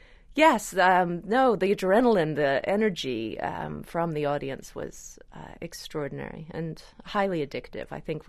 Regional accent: United States; also born or lived in United Kingdom; I was there for 12 years, and I definitely have a British side. I was an American teenager, and I think what you are as an American as a teenager is sort of never quite leaves.

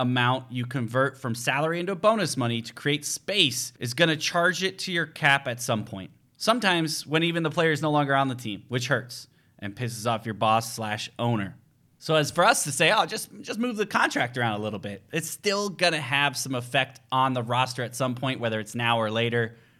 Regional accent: Chicago, Illinois, United States; growing up in the Chicago area, watching Clay Matthews and the Bears and Packers rivalry for a long time, you had respect for the guy.

